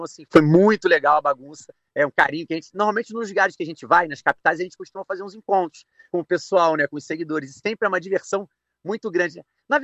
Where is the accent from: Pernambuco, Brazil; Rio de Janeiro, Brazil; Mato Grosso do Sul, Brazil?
Rio de Janeiro, Brazil; sou carioca, né? Nascido e criado no Rio de Janeiro